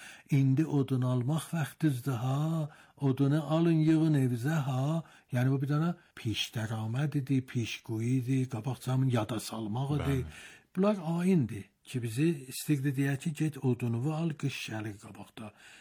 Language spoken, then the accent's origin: Azerbaijani; East Azerbaijan, Iran; biz Nobarlıyıq. Nobar məhəlləsi durur